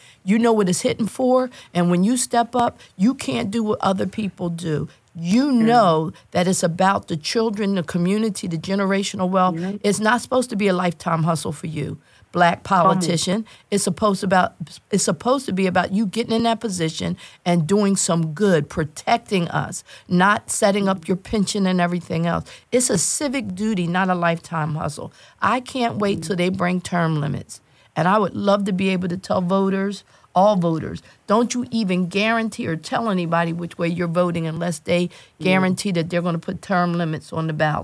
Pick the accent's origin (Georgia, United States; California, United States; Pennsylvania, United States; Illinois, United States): Pennsylvania, United States; Philadelphia; So if we grow up in our communities, and I'm from West Philly, and we see the things happening